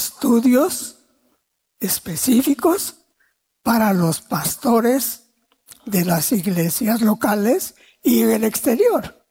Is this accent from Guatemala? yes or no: yes; Guatemala; nos jactamos como guatemaltecos que el 50%, dicen ellos, somos cristianos.